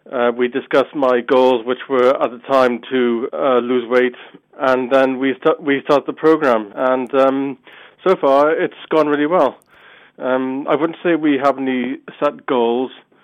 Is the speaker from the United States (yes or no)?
no; Cardiff, Wales, United Kingdom; I'm 35 from Cardiff.